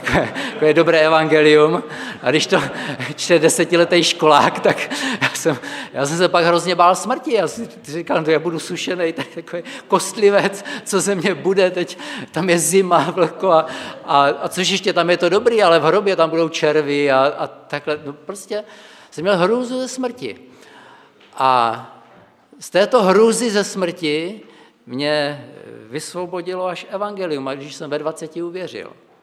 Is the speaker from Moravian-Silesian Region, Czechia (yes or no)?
no; Brno, South Moravian Region, Czechia; Víte, že pocházím z Brna